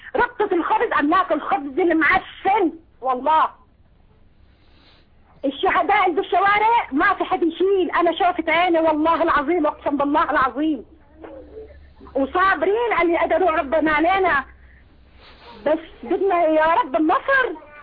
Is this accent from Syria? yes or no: yes; Homs, Homs Governorate, Syria; والله نحن من حمص من باب عمر